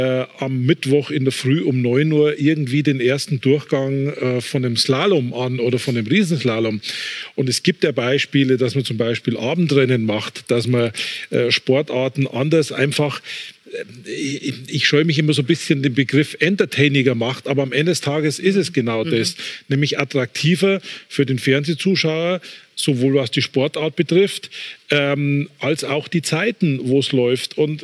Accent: Bavaria, Germany; Ich kann es ja nicht verleugnen, ich bin Oberbayer

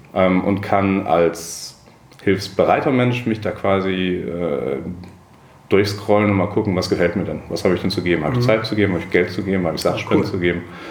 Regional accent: Cologne, North Rhine-Westphalia, Germany; ich bin eigentlich Kölner. Studiert habe ich in St. Augustin

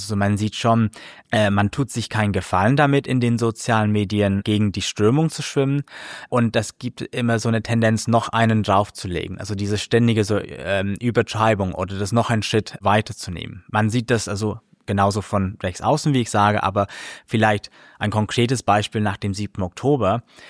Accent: United Kingdom; German is a second language; Aber ich bin ja Brite

